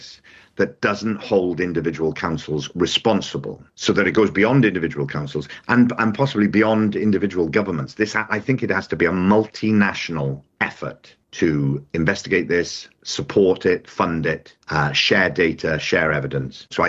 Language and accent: English; Newport, Wales, United Kingdom; it turns out that when I was born, and I was born in Newport in South Wales